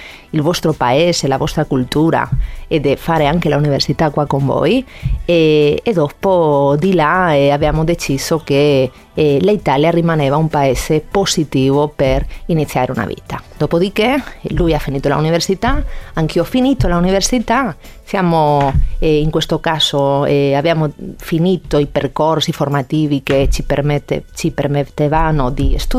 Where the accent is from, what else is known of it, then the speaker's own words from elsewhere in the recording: Cartagena, Region of Murcia, Spain; Italian is a second language; Io arrivo di una città molto antica, fondata dai cartaginesi, dal sud-est della Spagna, Cartagena. E in questa città abbiamo queste belle spiagge, bel tempo, e si trova nella Región de Murcia